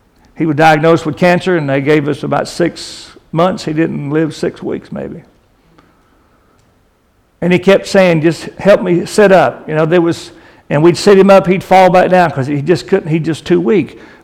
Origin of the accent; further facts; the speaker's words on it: the South, United States; Now I'm from the South. This is home for me.